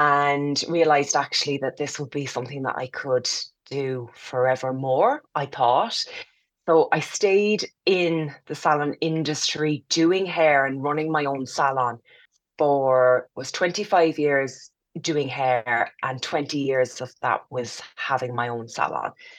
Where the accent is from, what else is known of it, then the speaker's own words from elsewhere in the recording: Cork, Munster, Ireland; born there; also born or lived in United Kingdom; I've lived in Ireland for 25 years. I was born here in Cork, but I lived in the UK for many years.